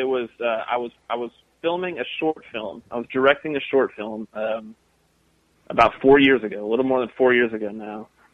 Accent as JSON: {"language": "English", "town": "Johnson City", "region": "Tennessee", "country": "United States", "tie": "born or raised there", "said": "I grew up in Johnson City, Tennessee, the Tri-Cities area."}